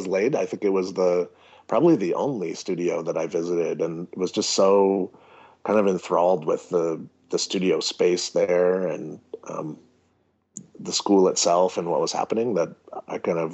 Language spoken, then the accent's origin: English; Rhode Island, United States; I grew up in a small fabrication shop and I grew up in Rhode Island as well.